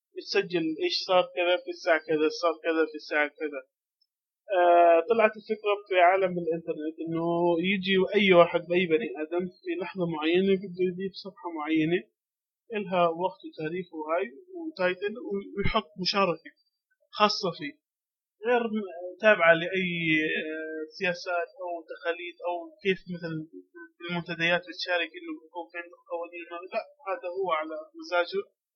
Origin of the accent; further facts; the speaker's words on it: Jordan; في مجتمعنا العربي خصوصا عندنا في الاردن احنا هون